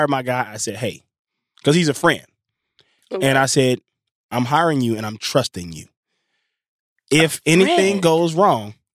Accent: Englewood, California, United States; See, I'm from Englewood. So 310 ain't always money.

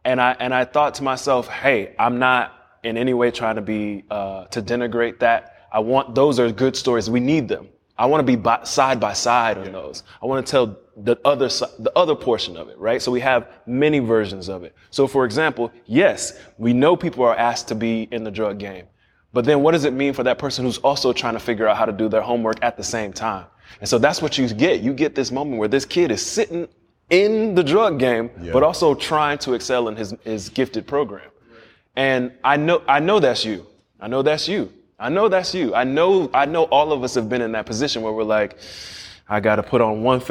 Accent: Miami, Florida, United States; Glenn grew up in Chatham. I grew up in Liberty City, right there. If you look over, or if you look at 95 and Overtown, that used to be there.

